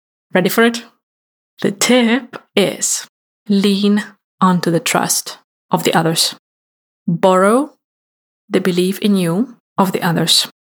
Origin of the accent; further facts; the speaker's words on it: Ukraine; one of the top three universities in my home country, in Ukraine.